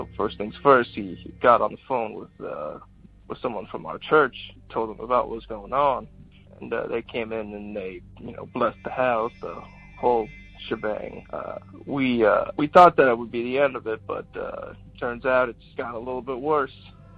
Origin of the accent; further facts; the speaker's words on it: Louisville, Kentucky, United States; I'm from Louisville, Kentucky, and when I was younger